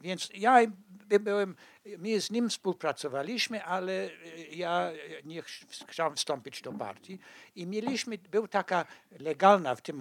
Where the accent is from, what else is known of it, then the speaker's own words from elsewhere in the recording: South Africa; Polish is a second language; Kiedy ja się wyrosłem w południowej Afryce, ja się od razu, kiedy miałem 15-16 lat, widziałem, że to jest kraj problematyczny.